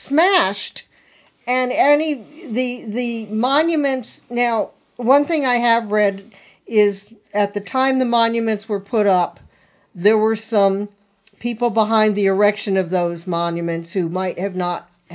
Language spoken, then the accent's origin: English; New Jersey, United States; Now, I will admit I didn't grow up here. I grew up in New Jersey. It's a whole different animal.